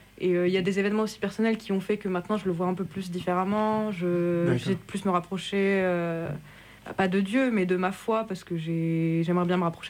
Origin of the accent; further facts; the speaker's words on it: France; Je suis née en France, mais mes deux parents sont tunisiens.